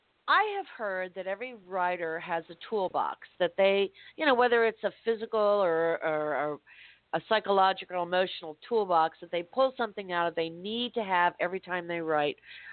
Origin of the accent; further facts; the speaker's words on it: Miami, Florida, United States; I grew up in Miami, so the Heat were my team, and I had season tickets for years.